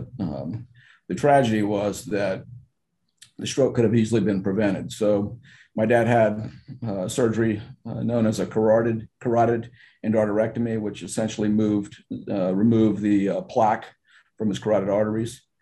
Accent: Tampa, Florida, United States; also born or lived in Houston, Texas; I was born in Houston, Texas, simply because my dad was traveling at the time. But I'm really a Florida native. I'm a Tampa native. I've been in Tampa, the Tampa Bay area, for 63 of my 64 years.

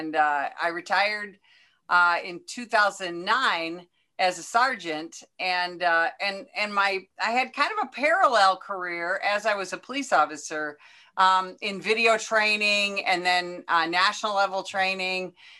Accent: Illinois, United States; So I'll tell you, I grew up in Northern Illinois

